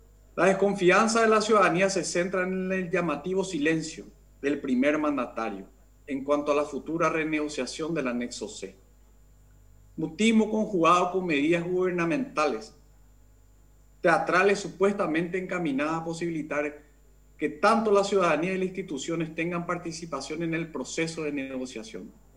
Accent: Paraguay; no como legislador, sino como ciudadano paraguayo

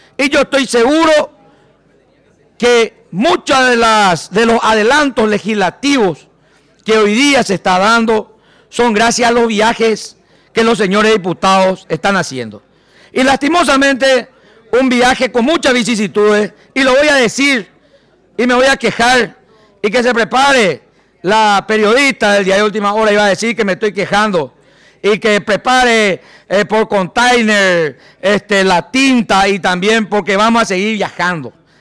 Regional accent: Paraguay; ¿Qué es el Paraguay? Somos un país de cuarta.

